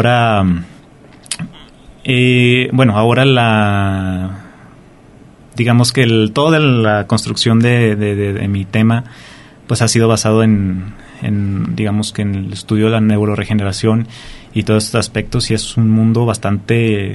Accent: Zacatecas, Mexico; born there; also born or lived in Ojo Caliente; now in Colotlán, Mexico; yo nací en Zacatecas, viví un poco de tiempo en Ojo Caliente, pero he radicado de Colotlán desde hace más de 20 años.

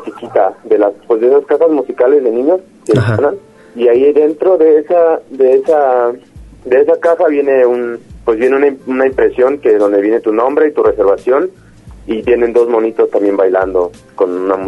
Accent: Mexico; como mexicano

